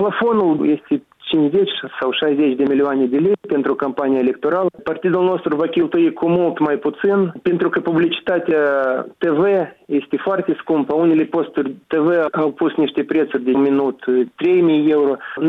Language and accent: Romanian; Moldova; să stăm măcar 5, 6, 8 ani aici pe loc la noi acasă în Moldova, să facem ordine